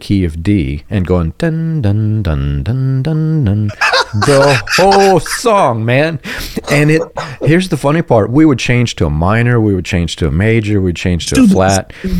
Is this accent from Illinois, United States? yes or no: no; Georgia, United States; because I grew up playing in Georgia, and that's a common phrase, an earworm.